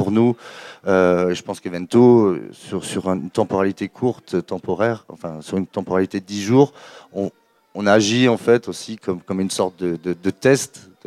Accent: Grand Est, France; Moi, personnellement, je viens de l'Est, d'Alsace.

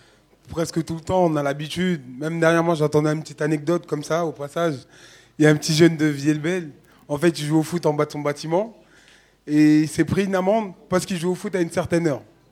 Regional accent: Paris, Île-de-France, France; accent: Parisian; L'accent parisien.

